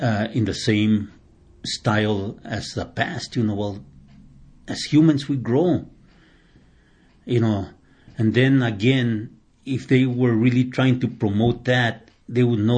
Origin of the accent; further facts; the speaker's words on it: United States; I'd like to be able to go to the Middle East, but I can't because I'm considered an American there.